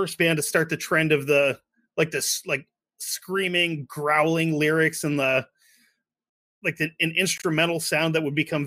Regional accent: Sweden; But being a Swede, I think being Swedish and being Canadian is kind of the same thing

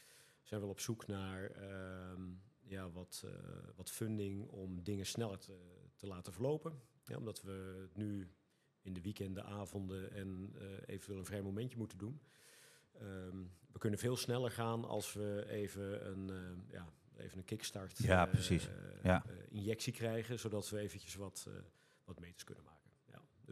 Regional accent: Almere, Flevoland, Netherlands; We zijn niet geboren in Almere, maar wel getogen in Almere.

